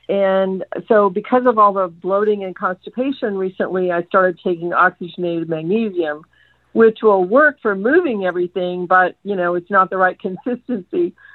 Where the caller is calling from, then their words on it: Austin, Texas, United States; I'm calling in from Austin.